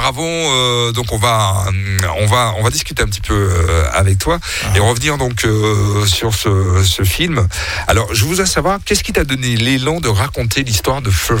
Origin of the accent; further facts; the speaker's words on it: Antilles, France; Je pense que chez nous, aux Antilles, particulièrement, oui.